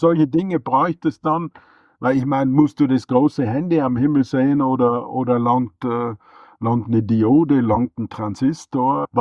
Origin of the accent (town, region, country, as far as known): Austria